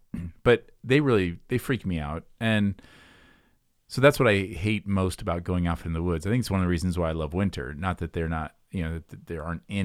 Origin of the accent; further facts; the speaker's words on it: Iowa, United States; I mean, I grew up in Iowa. There's a lot of hunting